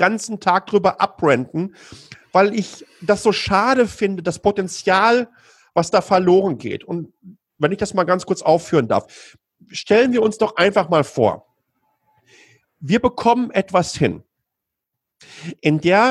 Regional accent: North Rhine-Westphalia, Germany; ich komme aus dem Ruhrgebiet, ich habe noch Fotos vom Hauerbrief meines Großvaters, den er in den 50er Jahren bekommen hat

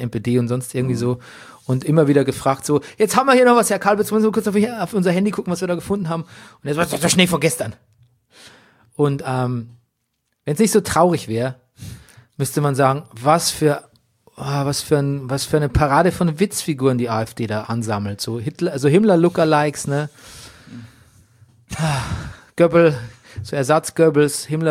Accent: Grafentraubach, Bavaria, Germany; Kannst auch in meinem Heimatort auch.

